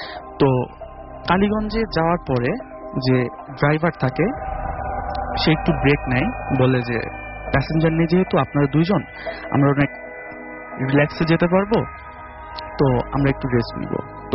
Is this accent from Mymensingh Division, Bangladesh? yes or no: no; Satkhira, Khulna Division, Bangladesh; now in Dhaka, Bangladesh; আমি আমার হোমটাউন সাতক্ষীরা এবং ঢাকাতে থাকছি।